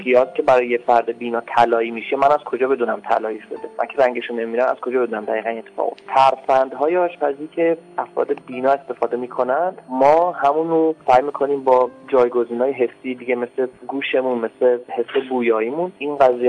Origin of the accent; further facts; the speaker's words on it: Isfahan, Iran; born there; توی شهر برنامه خواست متولد شدم توی استان اصفهان.